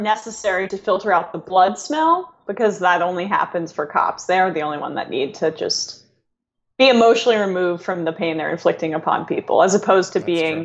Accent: United States; I feel proud of being an American in terms of some of my fellow countrymen

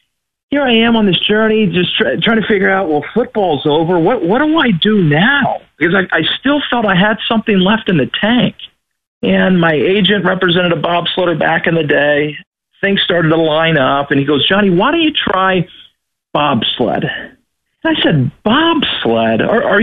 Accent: Texas, United States; See, I, growing up in Texas, there's literally a church on every street corner.

